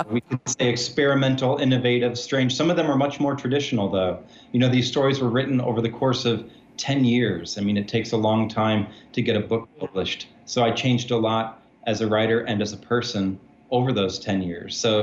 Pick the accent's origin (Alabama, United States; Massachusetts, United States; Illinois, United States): Illinois, United States; Chicago; now in Michigan, United States; my home is in Michigan now, but I grew up near Chicago. So I grew up hating the Red Wings and cheering for the Blackhawks.